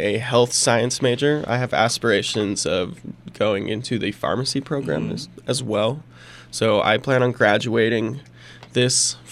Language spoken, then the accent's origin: English; Kimberly, Idaho, United States; So I am from Kimberly, Idaho. Mm-hmm. That is, it's located by Twin Falls. It's about 100 miles away from Pocatello, something right around there.